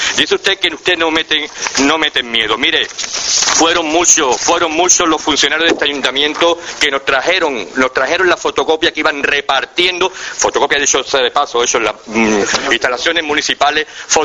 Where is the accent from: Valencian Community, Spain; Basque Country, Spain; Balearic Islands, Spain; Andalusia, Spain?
Andalusia, Spain; Nerja; los que somos de aquí de Nerja llevamos ya tiempo